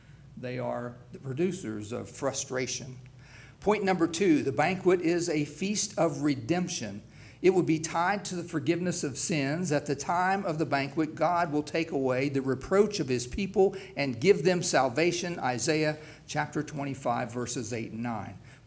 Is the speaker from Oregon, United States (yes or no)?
no; West Virginia, United States; I grew up in West Virginia, and we had some cows. We were not really ranchers, farmers